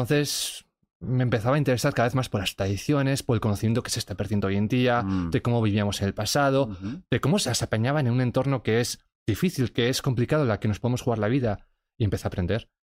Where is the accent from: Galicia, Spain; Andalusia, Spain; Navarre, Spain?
Navarre, Spain; Pamplona; born there; Yo soy un chico normal, nací en Pamplona.